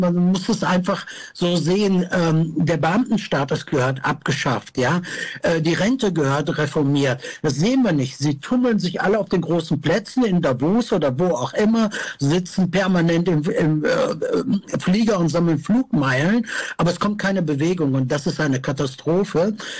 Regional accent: North Rhine-Westphalia, Germany; ich komme ja selber aus dem Sauerland, ja, und da ist es kalt, wir haben harte Winter, ja.

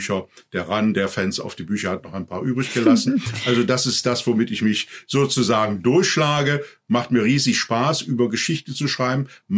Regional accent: Düsseldorf, North Rhine-Westphalia, Germany; Ich komme aus Düsseldorf ursprünglich

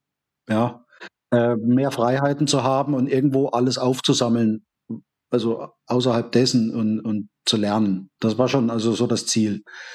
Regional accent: Thuringia, Germany; in Thüringen, da wo ich herkomme, da ist mit dem Weinanbau zumindest in Südthüringen nicht so direkt in der Nähe was los.

